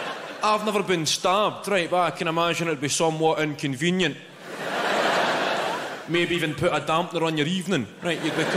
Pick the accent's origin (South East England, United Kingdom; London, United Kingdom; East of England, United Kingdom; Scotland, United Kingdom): Scotland, United Kingdom; Glasgow; So it's good to be in Edinburgh. I'm actually from Glasgow myself.